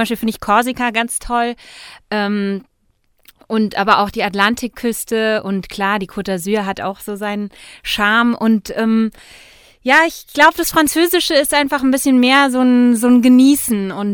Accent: Frankfurt am Main, Hesse, Germany; ich komme ja aus Frankfurt am Main, wurde immer noch gefragt, ja, du bist ja aus dem Westen.

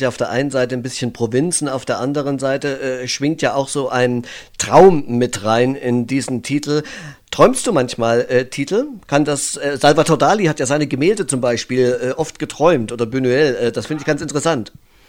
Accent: East Germany, Germany; Ich komme ja aus der DDR und dort gab es immer im Herbst diese berühmten Fotos

